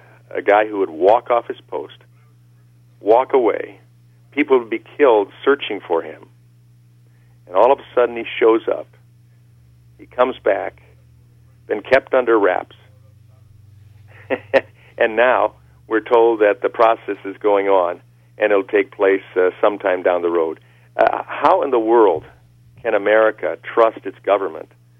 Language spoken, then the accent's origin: English; United States; I am an American. I'm a proud American.